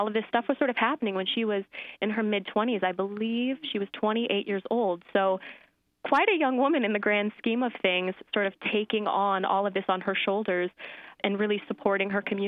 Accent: Waterloo, Iowa, United States; I was born and raised in Waterloo, Iowa. Loved the area so much that I stayed for both undergrad and grad school at UNI. Definitely an Iowa native

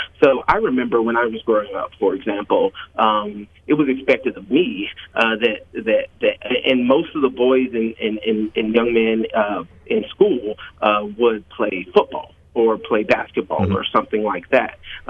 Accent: Alabama, United States; But I am from Alabama originally. That's my home state, Roseide. So I come from a rural area, and I was born and raised around rural areas.

